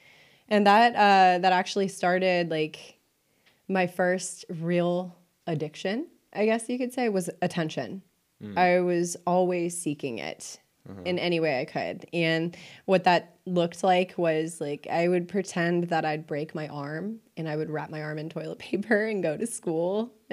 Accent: Atlanta, Georgia, United States; born there; Okay, well, I was born here in Atlanta in 91, so I'm 28. I'll be 29 this year.

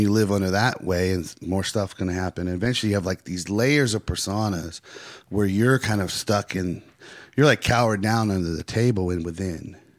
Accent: California, United States; I think it's just from growing up in California. You know, and that's just who I grew up with. And that's how we talk.

